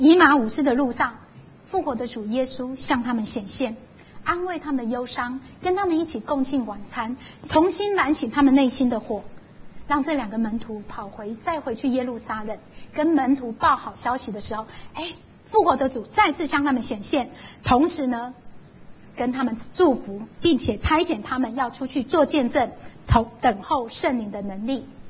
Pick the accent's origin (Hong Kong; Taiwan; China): Taiwan; 因为这一群泰国的朋友们是来到我们台湾在帮我们台湾人做事